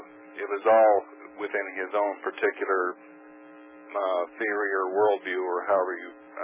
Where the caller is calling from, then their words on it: Lincoln, Nebraska, United States; Oh, good evening, Mr. Cooper. … I'm calling from Lincoln, Nebraska.